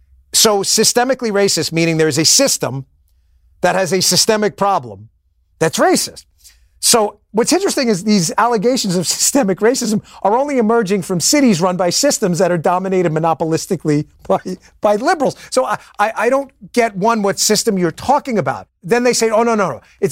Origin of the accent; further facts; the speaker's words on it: Queens, New York, United States; I'm from Queens. I know it bothers people. It doesn't bother me one bit. It's exactly, me and my wife both are from Queens.